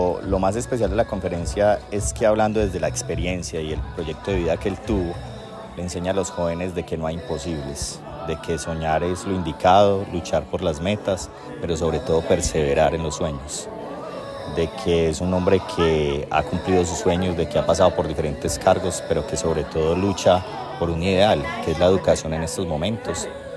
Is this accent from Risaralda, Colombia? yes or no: yes; Pereira, Risaralda, Colombia; más de lo que somos nosotros los pereiranos